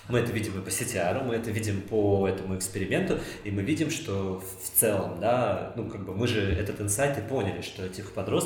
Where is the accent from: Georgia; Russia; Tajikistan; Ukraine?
Russia; Voronezh, Voronezh Oblast; born there; А я так как родился в Воронеже